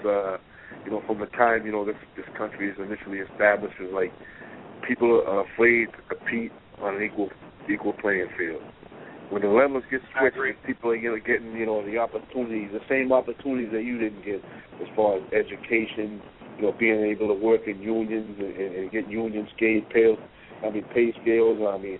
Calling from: Boston, Massachusetts, United States; I'm calling from Boston.

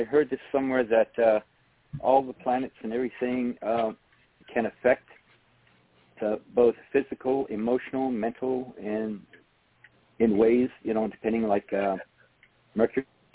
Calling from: Idaho, United States; calling from Idaho.

